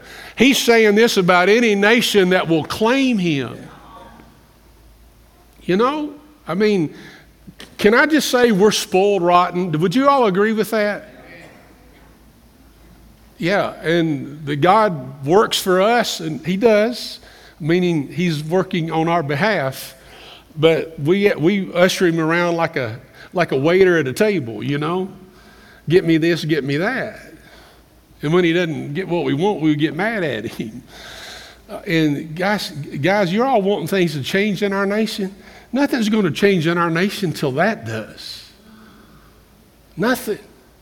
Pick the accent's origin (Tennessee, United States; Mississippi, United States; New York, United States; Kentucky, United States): Kentucky, United States; accent: Kentucky; here I am with my Kentucky accent trying to get them to understand